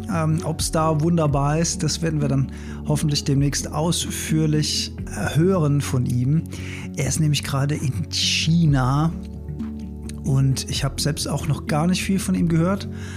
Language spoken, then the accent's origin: German; Mainz, Rhineland-Palatinate, Germany; auf die andere Rheinseite, auf die Ebschseite, wie man als Mainzer sagt